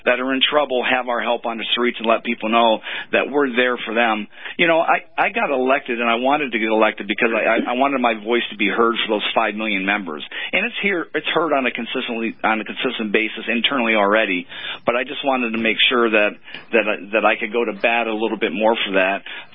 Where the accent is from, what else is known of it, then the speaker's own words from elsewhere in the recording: Ohio, United States; Of course, I'm from Ohio.